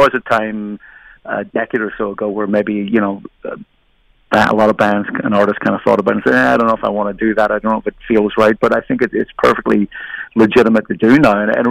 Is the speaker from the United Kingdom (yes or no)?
no; Ireland; I'm Irish, so of course I can drink.